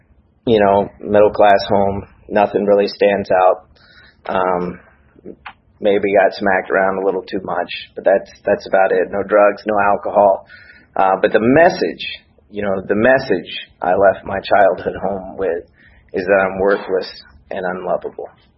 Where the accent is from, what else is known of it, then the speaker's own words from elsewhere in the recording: Marietta, Georgia, United States; I am from East Cobb, over in North Marietta, East Marietta area. I was born and raised.